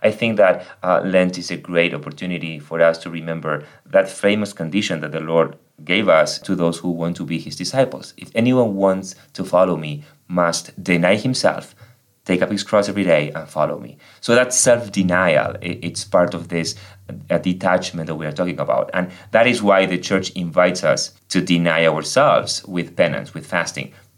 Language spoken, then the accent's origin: English; Argentina; English is a second language; moved away as an adult; now in United States; Everyone knows that I'm from Argentina. You can hear that, right? So anyway, so I'm from Argentina. I came to the States almost 13 years ago.